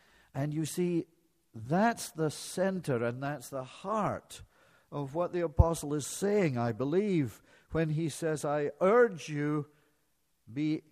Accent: Edinburgh, Scotland, United Kingdom; and he lived in my hometown of Edinburgh, he often wandered up to the top of the Blackford Hill

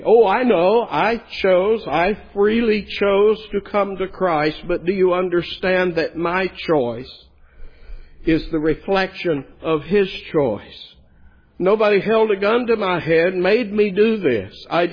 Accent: Bible Belt, United States; Now, I realize you and I, we grew up here in the Bible Belt.

